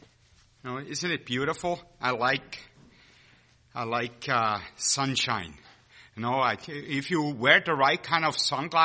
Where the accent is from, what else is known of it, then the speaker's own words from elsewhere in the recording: Switzerland; After all, I was born and raised in Switzerland.